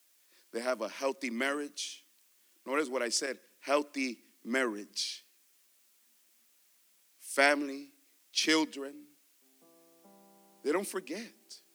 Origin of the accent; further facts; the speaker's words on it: Palm Springs, California, United States; born there; I was born in Palm Springs, California. Across the street from Starbucks.